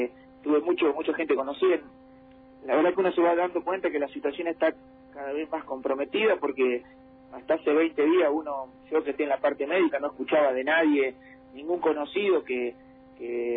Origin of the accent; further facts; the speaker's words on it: Alfonso, Buenos Aires, Argentina; De Alfonso, sí. Yo soy nacido, criado, todo en Alfonso.